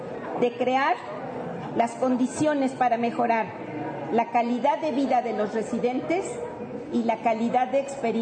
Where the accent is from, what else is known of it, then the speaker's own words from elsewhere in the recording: Mexico; Como ciudadanos mexicanos